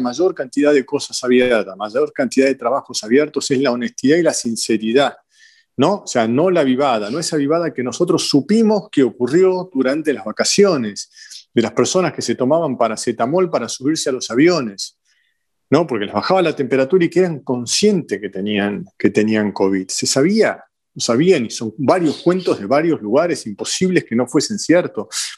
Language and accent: Spanish; Argentina; Y me parece que eso es algo que yo, como argentino, lo viví